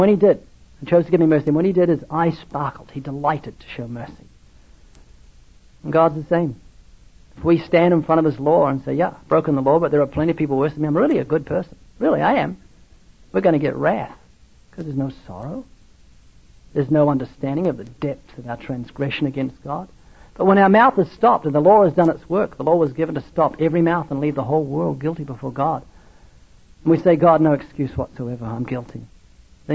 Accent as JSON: {"language": "English", "country": "New Zealand", "said": "I'm not Australian. I'm from New Zealand"}